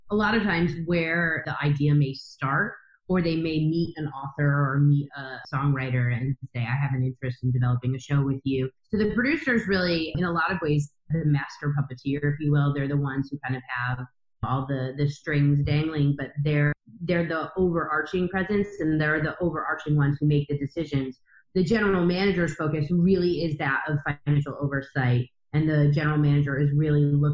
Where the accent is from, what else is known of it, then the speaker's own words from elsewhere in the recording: East Coast, United States; I grew up on the East Coast, so I moved back to New York, which is obviously the mecca of Broadway and all things theater.